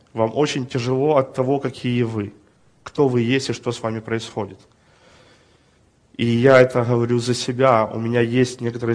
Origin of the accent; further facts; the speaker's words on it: Ukraine; Я родился в Украине, хоть родился в Советском Союзе, или, скажем так, при Советском Союзе. И рос в семье, где очень любили страну, любили Украину.